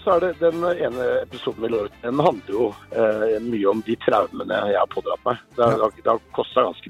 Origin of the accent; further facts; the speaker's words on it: Oslo, Norway; Jeg er fra hovedstaden, Oslo.